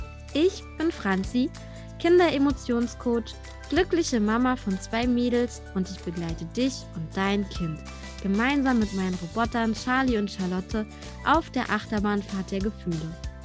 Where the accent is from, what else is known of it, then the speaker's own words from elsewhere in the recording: Berlin, Germany; Ich komme aus Berlin